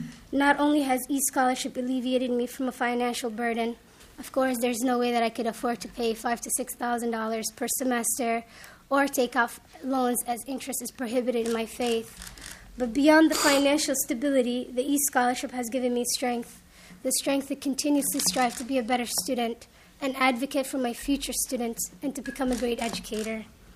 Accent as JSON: {"language": "English", "town": "Rochester", "country": "United States", "tie": "born or raised there", "said": "Growing up in Rochester, I've always been the minority student in most of my classes"}